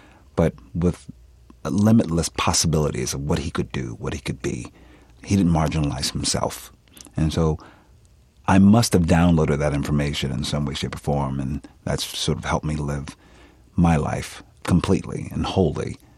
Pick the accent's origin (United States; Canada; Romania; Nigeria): United States; Philadelphia, Pennsylvania; this guy's from Westchester, Pennsylvania. I'm from Philadelphia. We don't sound like that.